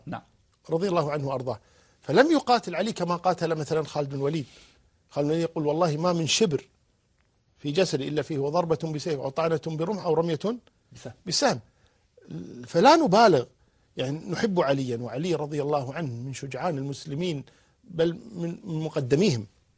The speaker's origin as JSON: {"language": "Arabic", "country": "Kuwait", "said": "وعندنا في الكويت نقول نشرق باسمه"}